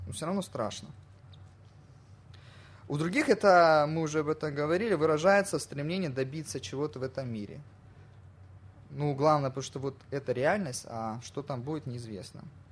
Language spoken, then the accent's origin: Russian; Krasnodar, Krasnodar Krai, Russia; now in Moscow, Russia; Я живу сейчас на квартире, на съемной квартире. Я арендую эту квартиру. Я из Краснодара. В Краснодаре у меня есть родительский дом.